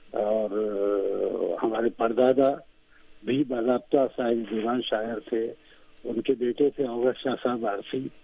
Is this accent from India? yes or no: yes; Bashai, Uttar Pradesh, India; وہ جو میرا وطن ہے قصبہ بشائی ضلع مراد آباد میں ہے, اب وہ ضلع کے دو حصے ہوئے تو ضلع امروہہ میں وہ ہے, اور وہ بہت مرخیز علاقہ ہے, وہاں شاعر ادیب اور نقاد خاصے پیدا ہوئے ہیں